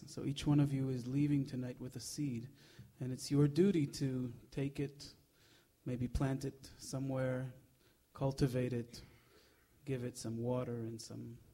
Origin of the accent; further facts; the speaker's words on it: Jerusalem, Jerusalem District, Israel; I come from Jerusalem. And Jerusalem is a very incredible city, and it's also a very tough place.